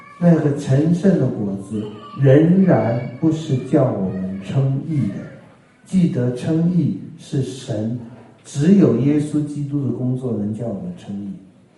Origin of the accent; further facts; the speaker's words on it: China; 但是我们中国人很难接受这个观点